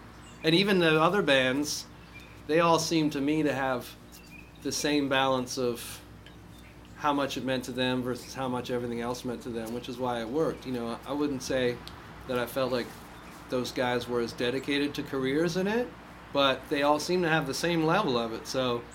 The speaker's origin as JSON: {"language": "English", "country": "Canada", "said": "I said, \"I'm from Canada,\""}